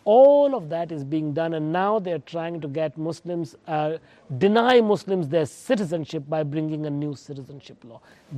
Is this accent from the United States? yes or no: no; India; I come from India. And for all my life, since I was born and raised, we did not see or experience any discrimination.